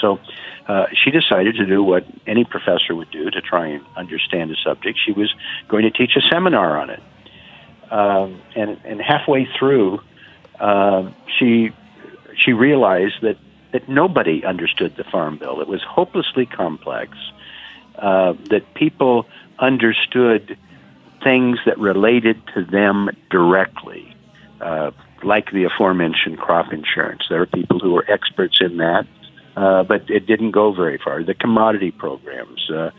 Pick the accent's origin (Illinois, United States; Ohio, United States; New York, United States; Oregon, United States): Oregon, United States; Oregon, my home state, is a huge agricultural state